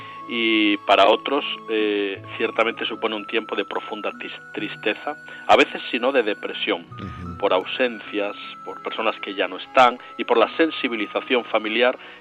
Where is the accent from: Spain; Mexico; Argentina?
Spain; Asturias; en Asturias, en mi tierra, cuando llegaba el tiempo de Navidad, salíamos con nuestro papá a recoger musgo por los bosques húmedos de Asturias